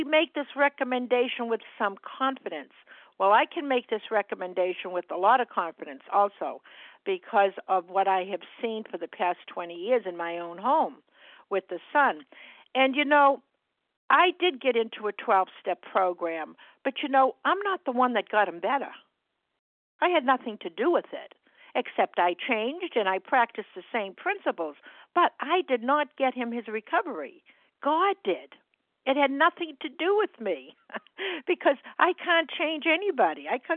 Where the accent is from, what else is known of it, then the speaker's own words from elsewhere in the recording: Massachusetts, United States; I'm from Massachusetts, a recovered compulsive overeater.